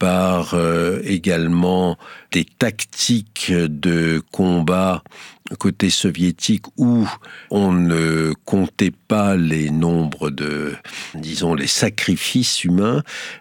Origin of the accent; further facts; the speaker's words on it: France; Chez nous, en France, on commémore le village brûlé d'Oradour-sur-Glane.